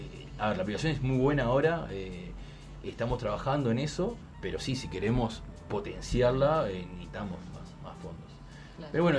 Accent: Uruguay; Si bien estamos en Uruguay, somos uruguayos

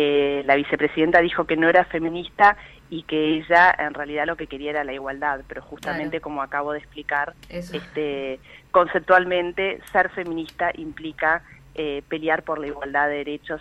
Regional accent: Uruguay; como ciudadana uruguaya que me comprometo también con estos temas

